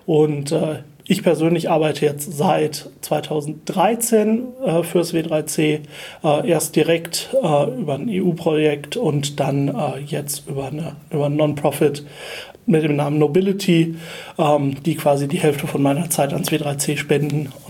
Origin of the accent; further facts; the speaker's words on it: Germany; now in Vienna, Austria; ich bin ein Deutscher in Wien und ich kenne niemanden